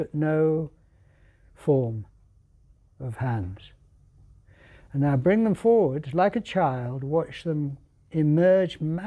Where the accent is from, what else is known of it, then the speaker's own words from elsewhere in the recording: United Kingdom; Because I'm British and we like being close and we like to show our feelings.